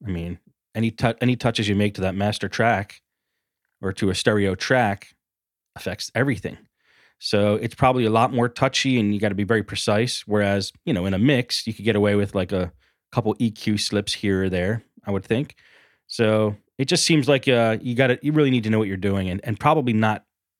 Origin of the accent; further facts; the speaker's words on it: Philadelphia, Pennsylvania, United States; I'm not going to say it like that. I'm from Philly.